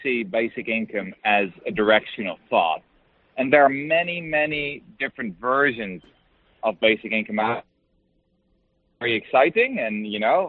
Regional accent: Netherlands; I mean, I'm from Holland.

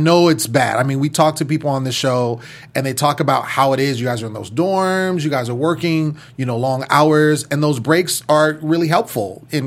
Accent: California, United States; And, you know, I'm from Northern California, so we all know who

